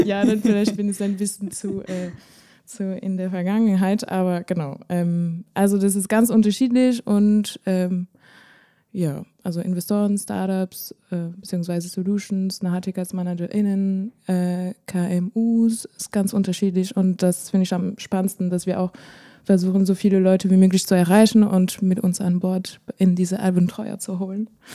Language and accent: German; France; German is a second language; ich komme aus Frankreich, das hört man eventuell durch die paar Fragen, die ich beantworten werde.